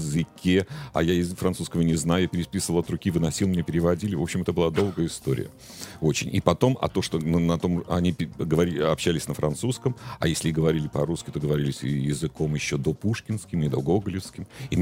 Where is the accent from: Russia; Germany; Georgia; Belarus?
Russia; Saint Petersburg; я совершенно питерский человек, я вырос в Ленинграде, и это мой любимый город